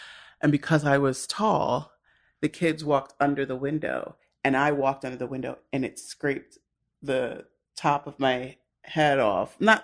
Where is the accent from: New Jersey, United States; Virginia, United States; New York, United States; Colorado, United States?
New Jersey, United States; Newark; born there; I wasn't born there. I was born in Newark, New Jersey. Don't be jealous.